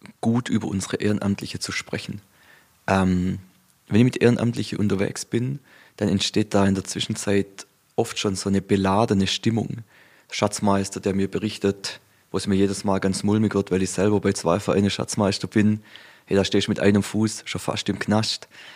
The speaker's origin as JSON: {"language": "German", "town": "Ehingen", "region": "Baden-Württemberg", "country": "Germany", "said": "Jetzt bin ich ja ein Kind des ländlichen Raums. Donaukreis, wo ich herkomme, Ehingen."}